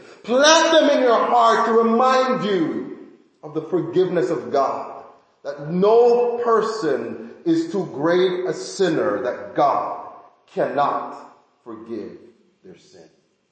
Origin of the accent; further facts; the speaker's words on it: Jamaica; moved away; I was a kid growing up in Jamaica, listening to him, in Jamaica, and then, came here